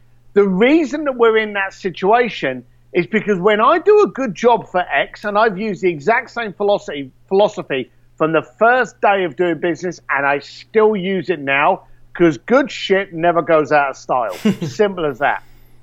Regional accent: London, United Kingdom; I'm a bricklayer from East London.

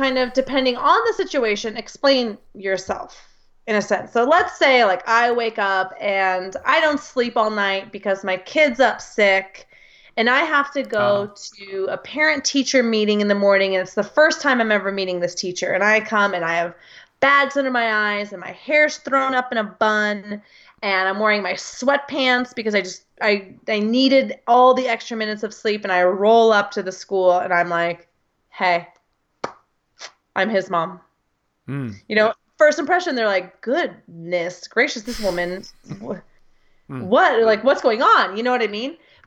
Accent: United States; I'm from the US.

